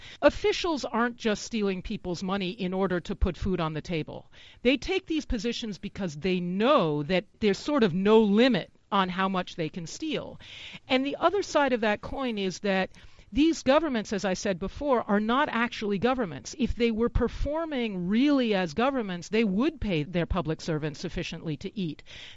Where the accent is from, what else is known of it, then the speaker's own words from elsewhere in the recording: United States; because I'm an American